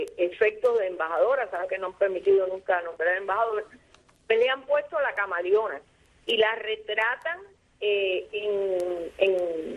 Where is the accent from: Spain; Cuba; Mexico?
Cuba; nosotros somos cubanos